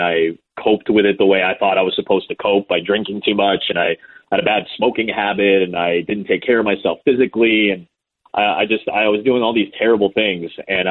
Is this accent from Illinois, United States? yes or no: yes; Chicago, Illinois, United States; I'm from Chicago, and then I go to a town of 3,000 people. I come from a very diverse area where I grew up. I come from a very diverse city.